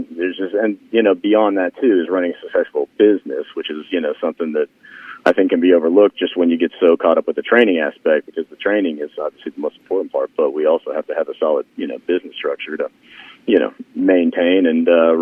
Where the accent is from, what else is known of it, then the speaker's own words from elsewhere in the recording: Louisville, Kentucky, United States; I mean, I grew up here in Louisville, kind of in an equine family.